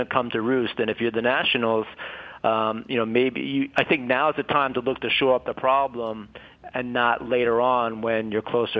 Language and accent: English; New York City, New York, United States; Look, I grew up in Queens, New York, so what the Mets are doing right now is a little bit more painful to watch.